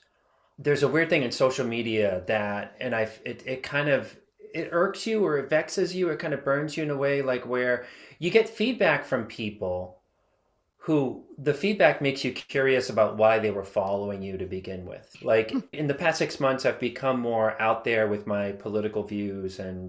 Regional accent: Boston, Massachusetts, United States; I'm from Boston.

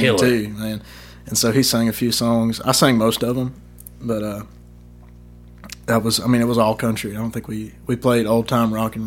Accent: Alabama, United States; and growing up in Alabama as an Alabama fan, I didn't know.

